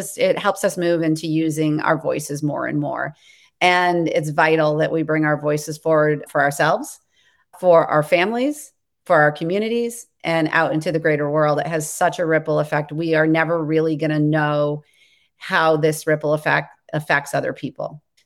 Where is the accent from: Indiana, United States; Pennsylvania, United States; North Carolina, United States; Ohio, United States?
Indiana, United States; I grew up in Indiana, so it was a colder climate.